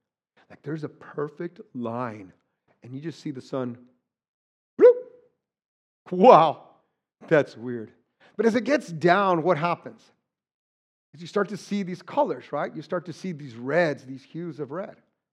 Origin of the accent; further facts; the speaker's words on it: New Mexico, United States; So I'm from New Mexico. There's mountains. The sunsets are rugged.